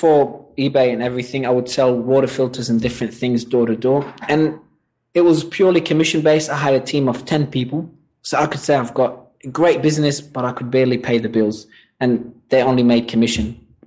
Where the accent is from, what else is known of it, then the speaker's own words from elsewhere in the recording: Australia; also born or lived in Lebanon; I've lived in Australia most of my life. I was born in Lebanon in a French school, so you might. Not sure if you sense a bit of French in there. And then I moved from Lebanon to Australia at a very young age.